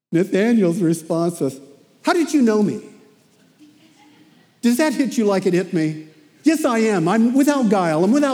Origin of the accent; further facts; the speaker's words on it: California, United States; I'm from California, and in California, Daryl, we would say Bakersfield.